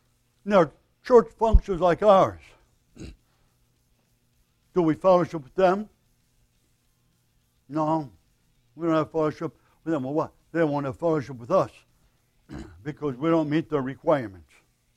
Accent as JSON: {"language": "English", "town": "Milwaukee", "region": "Wisconsin", "country": "United States", "said": "Because I'm from Milwaukee and we came here."}